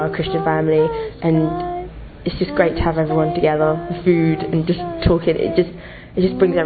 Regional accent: England, United Kingdom; I'm 19 and I'm from England.

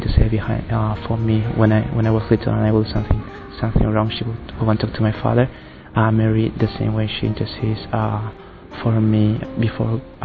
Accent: Spain; now in United Kingdom; I'm from Spain.

